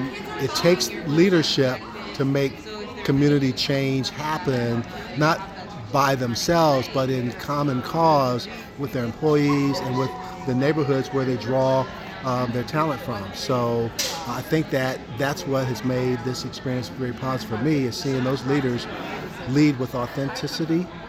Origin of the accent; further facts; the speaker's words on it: Ohio, United States; Always enjoy coming to Ohio, my home state